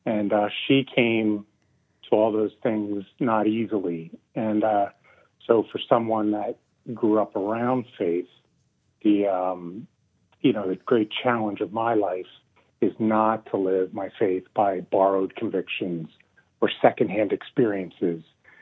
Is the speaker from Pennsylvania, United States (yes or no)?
yes; Philadelphia, Pennsylvania, United States; I grew up on the East Coast in Philadelphia, and in my summers, I would spend 8 to 10 weeks down at the shore in Ocean City, New Jersey, at my great-grandmother's house.